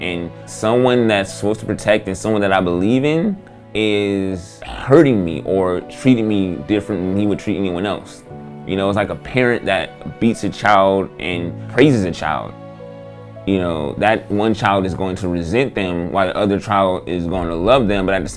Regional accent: Long Beach, California, United States; I'm growing up in Long Beach, and Long Beach is a rough city to grow up in.

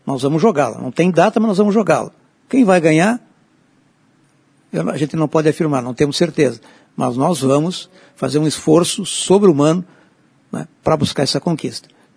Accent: Rio Grande do Sul, Brazil; é uma marca do nosso jeito de ser como gaúchos e brasileiros.

